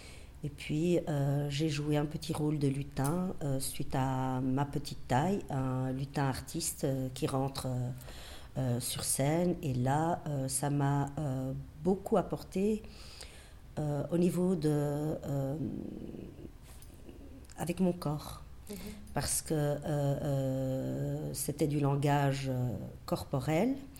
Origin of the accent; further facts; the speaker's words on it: Berchem-Sainte-Agathe, Brussels, Belgium; born there; Je suis née à Bruxelles, à Berkhem-Sainte-Agathe, en 1966. Donc, la Belgique, je la considère comme étant ma patrie.